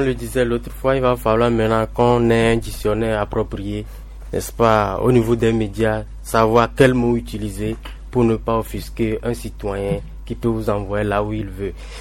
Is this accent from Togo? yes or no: yes; Togo; C'est dire que nous, on est des Togolais. Que le Togo se porte bien ou se porte mal, c'est notre devoir de le dire.